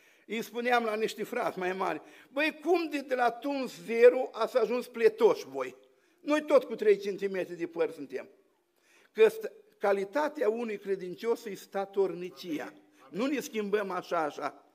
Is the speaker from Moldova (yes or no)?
no; Bucovina, Romania; să mă ierte ardelenii, că eu sunt bucovinean